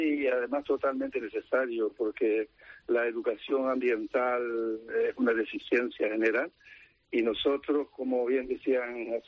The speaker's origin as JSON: {"language": "Spanish", "region": "Canary Islands", "country": "Spain", "said": "ya no por el turismo, sino como Gran Canario, es una pena que eso no se cuide"}